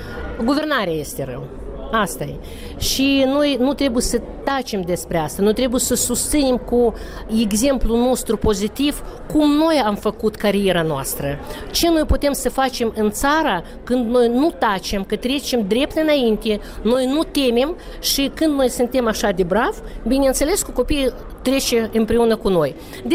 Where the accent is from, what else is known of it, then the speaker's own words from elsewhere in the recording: Chișinău, Moldova; dar totdeauna eu sunt de la Chișinău în 5 generație